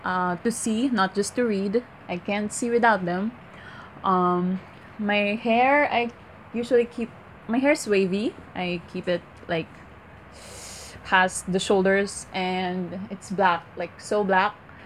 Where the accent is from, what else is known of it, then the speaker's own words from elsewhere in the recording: Philippines; I am not white. I am Filipino, born and raised.